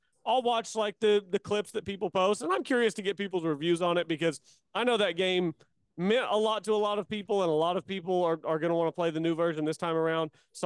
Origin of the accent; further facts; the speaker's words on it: Chickasha, Oklahoma, United States; it reminds me at the house I grew up in Chickasha